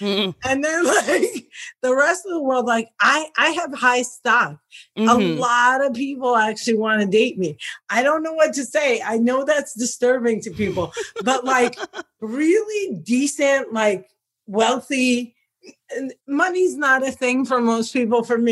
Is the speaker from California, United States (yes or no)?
no; New Jersey, United States; Tony, you know who I am. I'm from Jersey. I can't control my tone.